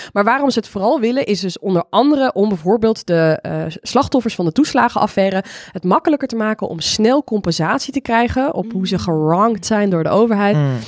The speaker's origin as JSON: {"language": "Dutch", "region": "North Brabant", "country": "Netherlands", "said": "ik kom dus uit Noord-Brabant."}